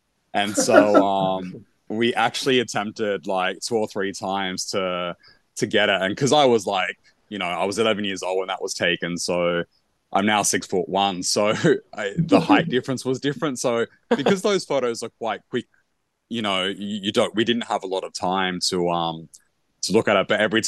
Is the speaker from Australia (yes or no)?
yes; Sydney, New South Wales, Australia; She actually came to Melbourne, and I'm from Sydney